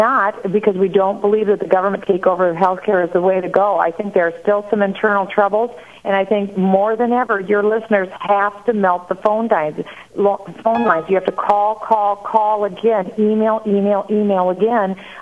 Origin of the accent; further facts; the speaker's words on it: Minnesota, United States; Minnesota, my home state, delivered the 60th Democrat senator vote